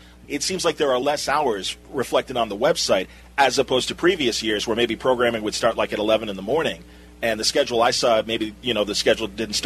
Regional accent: Chicago, Illinois, United States; And I'm just wondering, as a Chicagoan even, if, you know, being so close to San Diego is advantageous

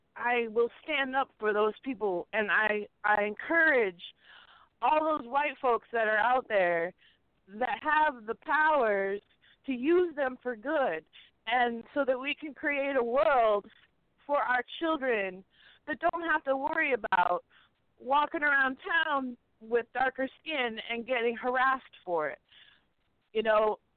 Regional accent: Detroit, Michigan, United States; born there; I'm living in Western Massachusetts. I was born in Detroit, so my home, my heart is in Detroit

